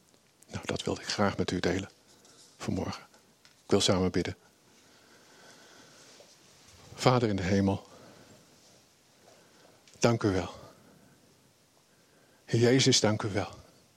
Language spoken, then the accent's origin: Dutch; Netherlands; Moeten wij als Hollanders misschien een beetje leren?